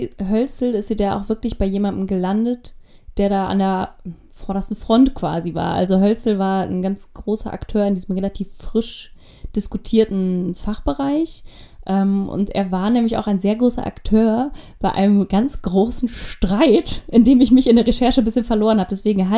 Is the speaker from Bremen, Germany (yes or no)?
yes; Bremen, Germany; ich bin in Bremen zur Schule gegangen